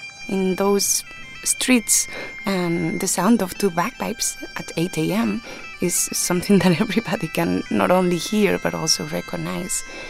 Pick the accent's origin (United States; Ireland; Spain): Spain; Ourense, Galicia; I come from Ourense, which is one of the four provinces of Galicia.